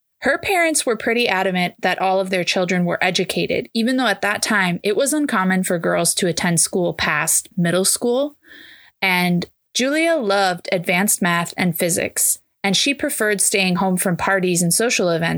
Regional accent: San Francisco, California, United States; from San Francisco.

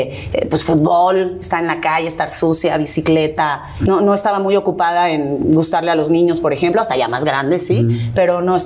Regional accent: Spain; first language ca; Spanish is a second language

